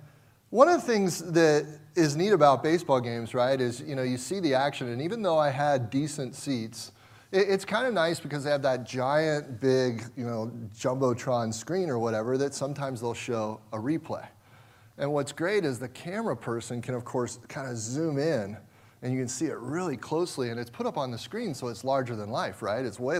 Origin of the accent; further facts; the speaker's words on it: Cincinnati, Ohio, United States; my hometown Cincinnati Reds were playing down in Arizona